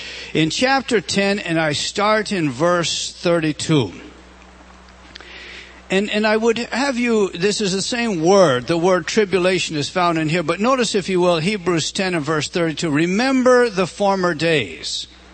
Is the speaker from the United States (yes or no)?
no; British Columbia, Canada; I come from British Columbia originally, see?